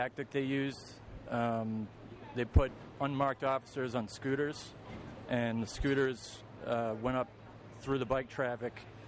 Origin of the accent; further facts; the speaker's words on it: Boston, Massachusetts, United States; Yeah. I'm actually not from the area. I just kind of followed the pack. I'm from Boston.